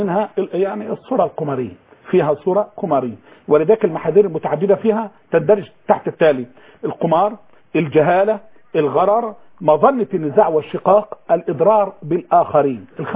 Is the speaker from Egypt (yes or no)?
yes; Egypt